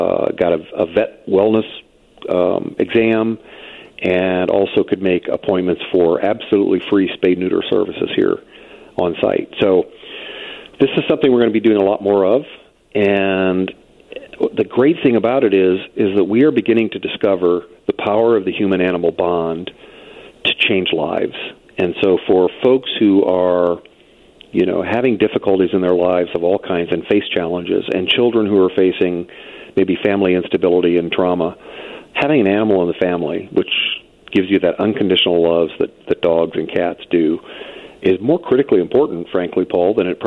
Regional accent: Indiana, United States; I grew up over near South Bend, Chicago was the big city.

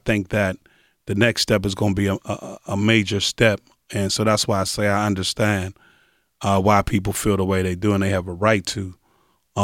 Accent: Pittsburgh, Pennsylvania, United States; born there; I was born in South Oakland on a street called Lawn Street, second African-American family on that street. Grew up in a mixed community.

